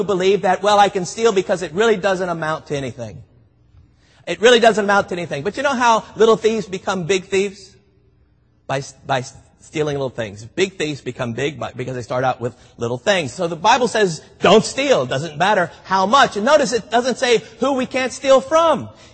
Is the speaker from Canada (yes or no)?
no; Miami, Florida, United States; I grew up in Miami, Florida, and about this time of year, hurricanes always seemed to come around